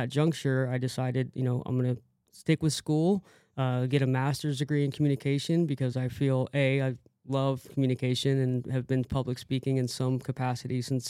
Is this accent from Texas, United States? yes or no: yes; Austin, Texas, United States; I mean, like being born and raised in Austin, I've had access to the best breakfast tacos since, you know, 39 years of it.